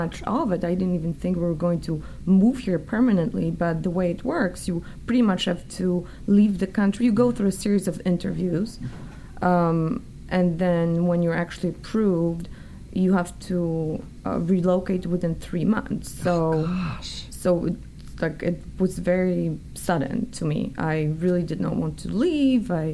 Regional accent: Opole, Opole Voivodeship, Poland; we're very connected to the eastern part of Poland, Krakow, Rzeszów. But I grew up in Opole and Silesia in the German part of Poland.

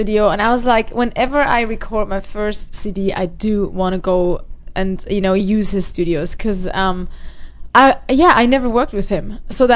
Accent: Switzerland; No, I'm from Switzerland.

